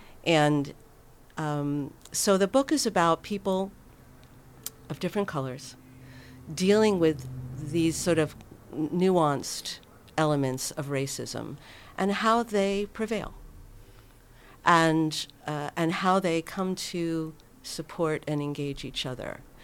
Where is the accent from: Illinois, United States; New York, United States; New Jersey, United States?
New York, United States; And I grew up in New York, and my mother was a just passionate believer in education and in reading.